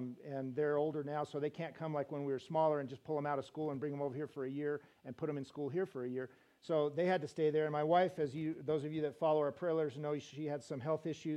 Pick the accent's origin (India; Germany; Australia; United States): United States; now in Spain; And every 5 years, as an American worker in Spain, I have to leave the country for over 6 months